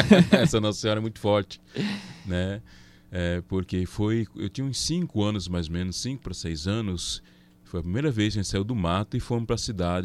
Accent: Toledo, Paraná, Brazil; also born or lived in Assis Chateaubriand; Por os 10 anos, aí fomos para a área rural, no município de Toledo, lá em que eu, de fato, me criei, me formei

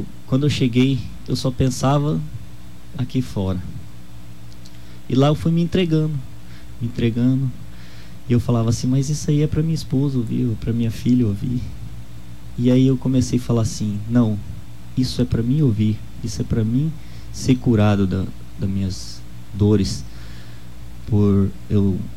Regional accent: Dourados, Mato Grosso do Sul, Brazil; Sou de Dourados.

